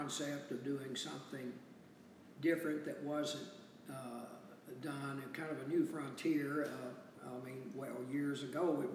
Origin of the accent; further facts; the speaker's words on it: Bowling Green, Kentucky, United States; I'm from Bowling Green, and I graduated from Bowling Green High in 1969